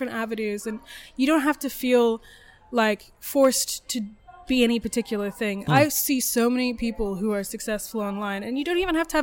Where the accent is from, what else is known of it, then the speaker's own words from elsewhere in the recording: New Orleans, Louisiana, United States; I grew up in New Orleans. There's not really, it's not the best area for horses. I mean, it's all swamp and it's just constantly raining.